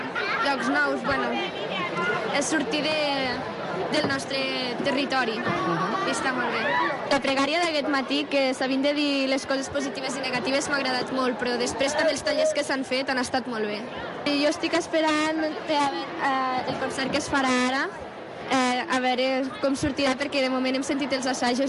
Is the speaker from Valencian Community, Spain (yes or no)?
no; La Pobla de Segur, Catalonia, Spain; tinc 14 anys. Vinc de la Pobla de Segur.